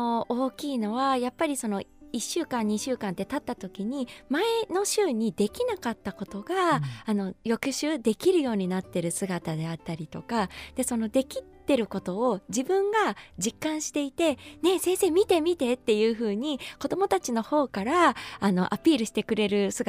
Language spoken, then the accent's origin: Japanese; Yamaguchi, Japan; 私はあの、出身が山口県なんですけれども、